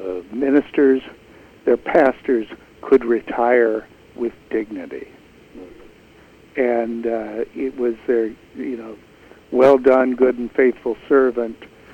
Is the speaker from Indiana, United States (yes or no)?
no; Detroit, Michigan, United States; And then, then for many cities, I'm from Detroit, which might be a paradigm of this